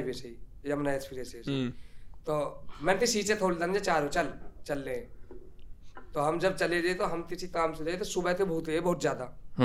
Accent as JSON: {"language": "Hindi", "town": "Noida", "region": "Uttar Pradesh", "country": "India", "said": "मंत्री भैया हम नोएडा के रहने वाले हैं जहाँ बहलोलपुर थे और यादवन तो छेत्तर पड़ता है"}